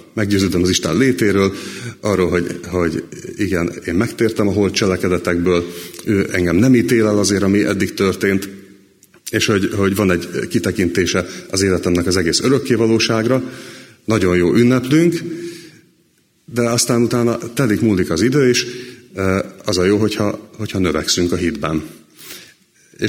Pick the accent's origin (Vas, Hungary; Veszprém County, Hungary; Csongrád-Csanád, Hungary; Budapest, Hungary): Budapest, Hungary; born there; 1983. május 13-án születtem Budapesten, a Szabolcs utcába, természetes úton születtem